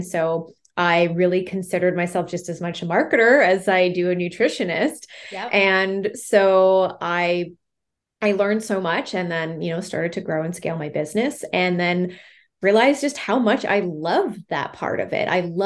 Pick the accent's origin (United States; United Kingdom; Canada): Canada; And I actually went to University of Toronto. I am from Canada. I went to University of Toronto to initially become a teacher.